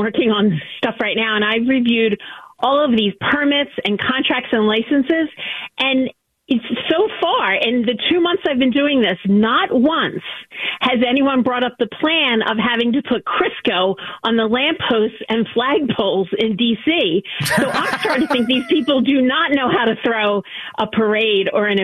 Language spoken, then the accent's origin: English; Philadelphia, Pennsylvania, United States; Yeah, well, I mean, we're from Philly. We know how to party, right?